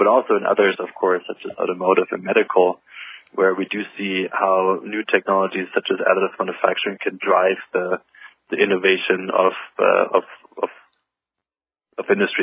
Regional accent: Germany; English is a second language; growing up in Germany, Germans certainly have less exposure to organizations such as

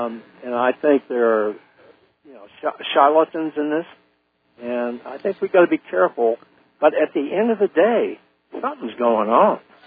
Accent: San Diego, California, United States; I grew up in San Diego in the 40s and early 50s, and I had George Adamski coming down to Palomar.

